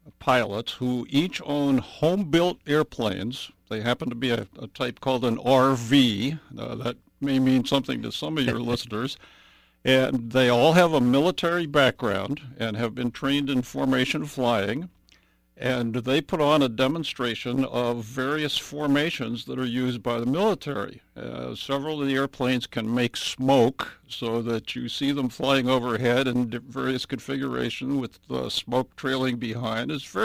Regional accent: Washington, District of Columbia, United States; Well, I grew up in Washington, D.C., and there were always formations flying overhead.

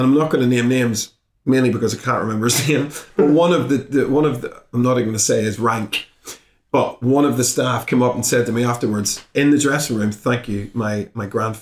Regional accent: Belfast, Northern Ireland, United Kingdom; just going back to Belfast as well, you know? I mean, my accent, whenever I was growing up, anybody's accent from the north, if you came over here, you're immediately a terrorist.

